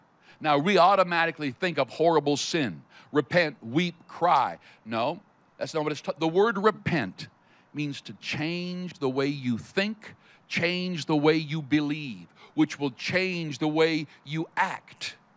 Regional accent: Canada; But wherever I go as well, I'm a Canadian, which means Canada looks after me.

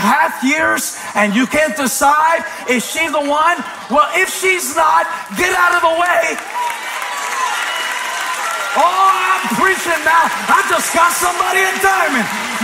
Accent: Moncks Corner, South Carolina, United States; now in Charlotte, United States; I don't know if it was just growing up in Monk's Corner. You didn't have to decide where to send your kids to school. There were two. I moved to Charlotte.

